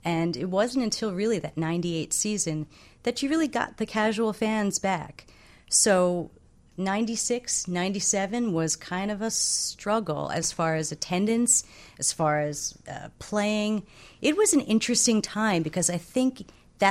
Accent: Philadelphia, Pennsylvania, United States; Yeah, I grew up in Philadelphia.

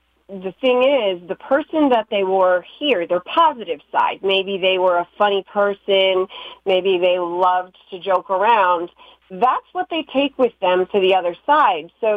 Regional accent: New York, United States; No, I'm actually, as you said, I'm from New York, 2 hours away.

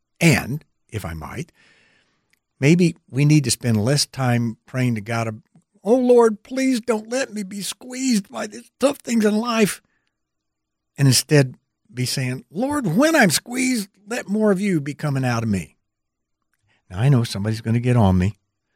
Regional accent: Michigan, United States; I'm coming originally from Michigan, and I went to school with hundreds of them.

